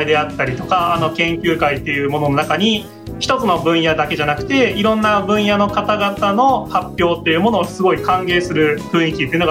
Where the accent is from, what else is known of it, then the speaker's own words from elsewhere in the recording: Gamagori, Aichi, Japan; そうですね、あのでしあの私出身がそもそも東三河でして。